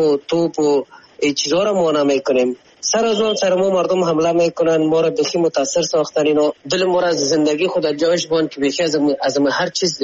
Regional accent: Afghanistan; ما خو افغان هستیم

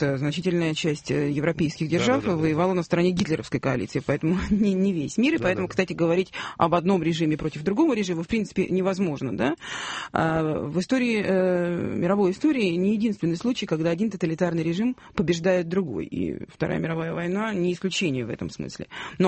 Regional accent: Saint Petersburg, Russia; люди, которые были в блокадном Ленинграде, в моем родном городе

